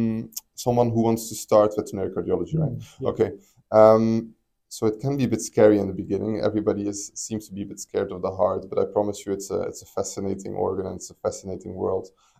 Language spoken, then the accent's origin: English; Belgium; English is a second language; Like, I come from Belgium, there's nowhere close anything similar in Belgium to this clinic, the level, the expertise.